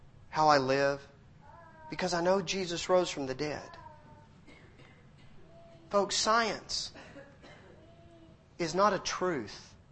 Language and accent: English; Texas, United States; I grew up in Texas.